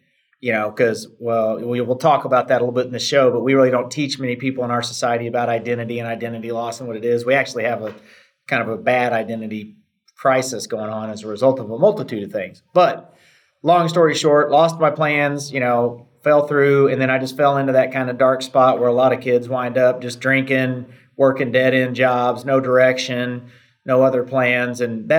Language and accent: English; Indiana, United States; So basically, I'm from Southern Indiana originally, so a small town guy, small Southern town in Indiana.